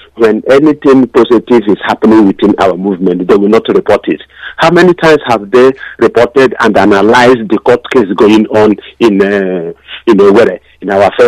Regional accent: Anambra, Nigeria; I'm from Nigeria, Igboland, via Anambra State.

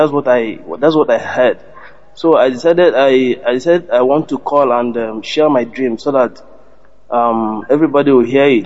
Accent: Imo, Nigeria; now in Malaysia; I come from Ite Oboma, Imo State.

